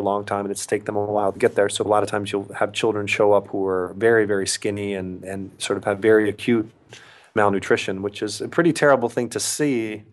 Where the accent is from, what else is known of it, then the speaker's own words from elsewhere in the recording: United States; I never try to hide the fact that I'm an American or anything like that.